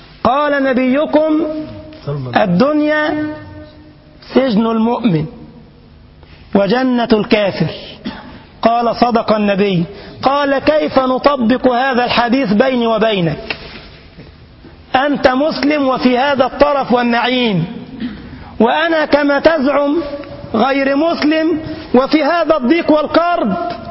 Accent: Egypt; وكان قاضيا للقضاء في بلدنا مصر رحمه الله

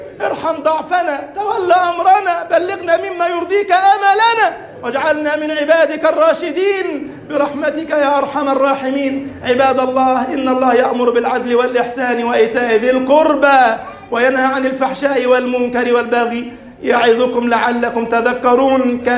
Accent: Egypt

